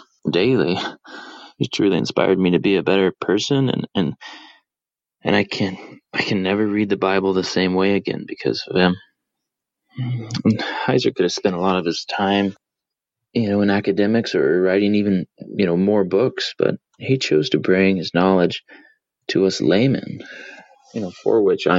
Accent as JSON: {"language": "English", "town": "Superior", "region": "Wisconsin", "country": "United States", "said": "from Superior, Wisconsin."}